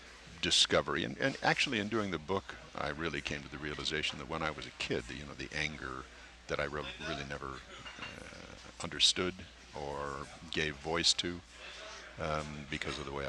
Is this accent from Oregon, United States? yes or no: no; West Hollywood, California, United States; when I was raised in West Hollywood before it was a city